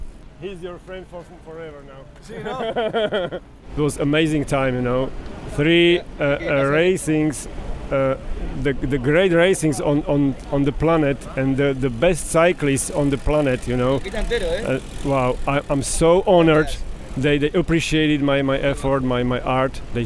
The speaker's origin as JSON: {"language": "English", "country": "Czechia", "second_language": "English", "said": "Republika Czeka, but I am Slovak from Czech Republic, so I usually say I am Czechoslovakian."}